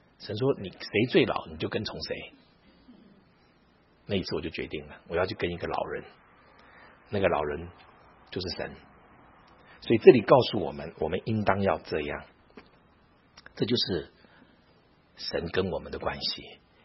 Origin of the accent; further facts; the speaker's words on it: Taiwan; 而且我从台湾来，他从大陆来